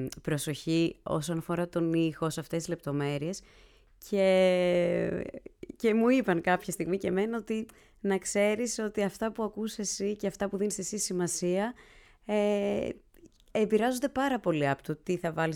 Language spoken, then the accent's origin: Greek; Athens, Attica, Greece; moved away as an adult; Ναι, γεννήθηκα στην Αθήνα, πήγα σχολείο στην Αθήνα. Έφυγα για κάποια χρόνια για σπουδές στα Ιωάννινα.